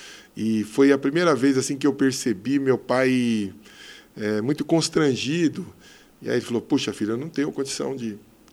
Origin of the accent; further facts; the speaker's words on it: São Paulo, Brazil; E vim lá da Zona Leste, estudei em escola pública a vida toda.